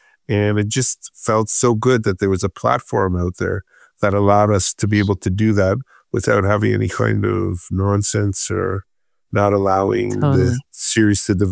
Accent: Oshawa, Ontario, Canada; growing up in Oshawa, that somehow the pride in being Jewish and supporting Israel

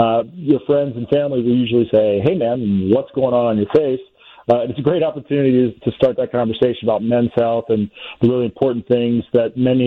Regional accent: Cincinnati, Ohio, United States; moved away as an adult; now in Los Angeles, United States; I'm originally from Cincinnati, Ohio. I moved from the Midwest out to LA for law school back in 2009.

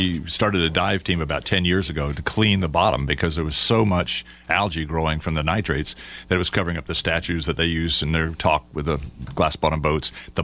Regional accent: Ocala, Florida, United States; I grew up in Ocala, and we had Ross Allen around, was our hero

